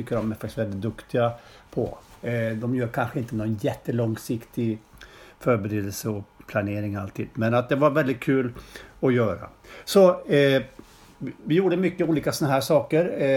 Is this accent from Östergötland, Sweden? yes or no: yes; Vadstena, Östergötland, Sweden; now in Linköping, Sweden; född och uppvuxen i Vadstena-trakten. Och efter ett antal år utanför länet, nu tillbaka igen. Den här gången bosatt i Linköping, där jag jobbar som gymnastiklärare.